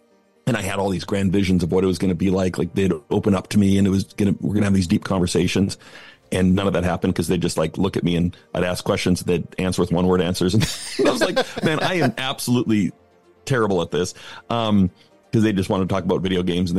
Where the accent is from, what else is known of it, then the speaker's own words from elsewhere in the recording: Canada; accent: Canadian; moved away as an adult; now in United States; Although I've been south of the border now for like 23 years. And so when I go home, they say I sound like a southern politician because I've completely lost my Canadian accent. So I grew up in Canada